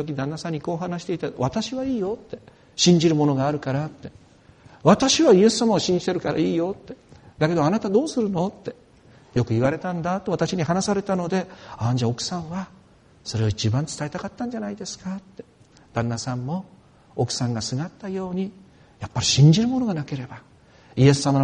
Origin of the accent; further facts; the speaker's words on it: Yamagata, Japan; 私と同郷の山形県出身のある男性の方は